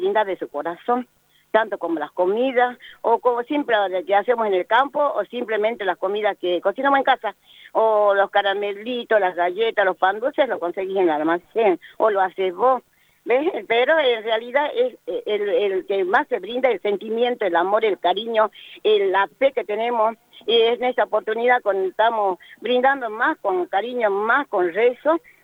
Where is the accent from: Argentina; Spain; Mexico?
Argentina; Cieneguillas, Jujuy; yo represento a La Puna, Salto Jujeña, soy de allá de Cieneguillas, departamento Santa Catalina, más conocida como la Laguna de Pozuelo.